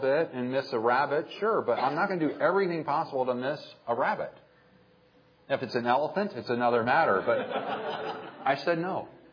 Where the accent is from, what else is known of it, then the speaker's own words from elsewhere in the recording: Ireland; You know, I'm Irish.